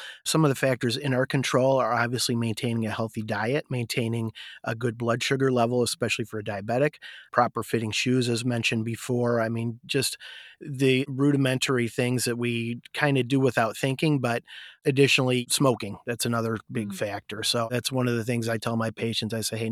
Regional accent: Glendale Heights, Illinois, United States; So my background, I was born in Illinois. I grew up in the west suburbs, Glendale Heights.

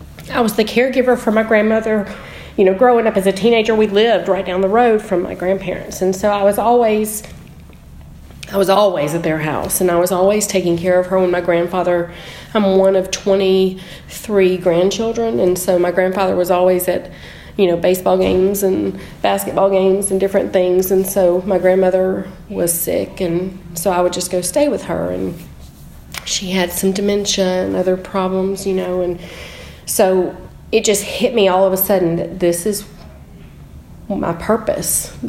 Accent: United States; I grew up in Oconee County, and I never wanted to do anything but be a wife and a mom.

